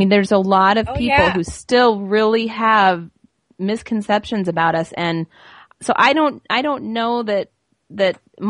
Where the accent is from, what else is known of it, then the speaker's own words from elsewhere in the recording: Utah, United States; now in Wisconsin, United States; I grew up in Utah, but I've lived in Wisconsin for the last 16 years.